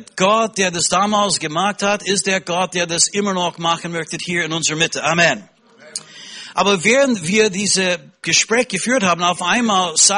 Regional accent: United States; accent: American; German is a second language; mein Deutsch ist, nicht immer richtig und ich habe tatsächlich einen amerikanischen Akzent.

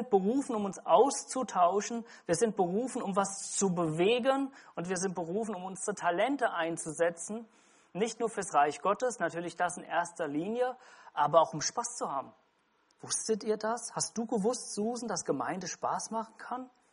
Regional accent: Hesse, Germany; also ich bin ja Hesse, halb Westerwälder

